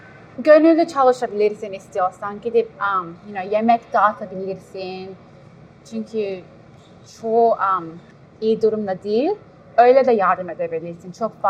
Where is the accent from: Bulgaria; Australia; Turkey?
Australia; Bak, ben burada doğdum büyüdüm